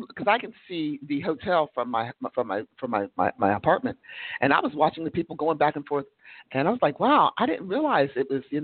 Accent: United States; I have issues. I'm an American.

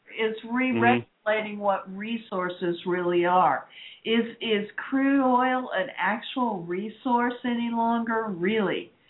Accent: Lake Worth, Florida, United States; Here in my hometown in Lake Worth, the city, it's one place, one of the few places in the state of Florida where the city supposedly owns its own utilities and electric company

